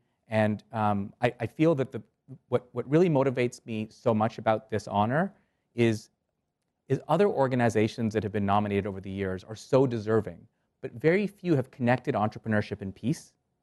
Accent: Canada; also born or lived in India; So as a kid, I moved from India to Canada. I grew up in Canada.

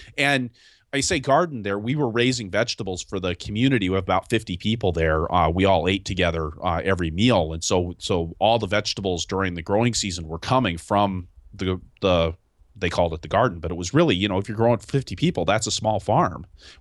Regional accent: Seattle, Washington, United States; So I actually grew up in the city. I grew up in Seattle.

